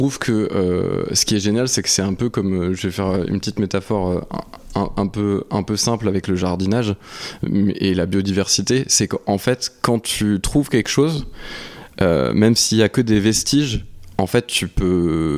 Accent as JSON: {"language": "French", "region": "Pays de la Loire", "country": "France", "said": "Moi, je viens de la Sarthe, et les Sartois et les Manceaux, c'est un peu des personnes qui sont fiers d'où elles ils viennent"}